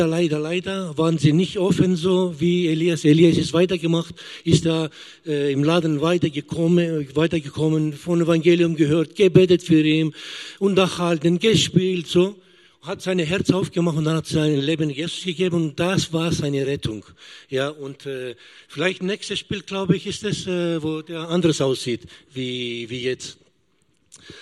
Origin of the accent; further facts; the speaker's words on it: Leonberg, Baden-Württemberg, Germany; born there; ich bin in Deutschland geboren, in Leonberg.